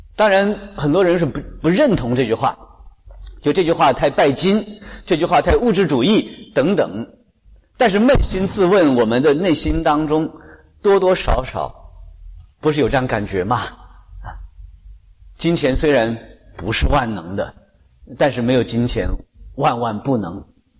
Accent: China

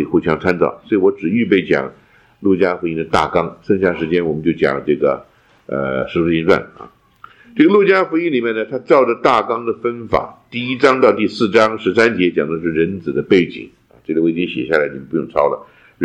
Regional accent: China; 我常常说我们中国人讲君子，君子不晓得什么意思啊

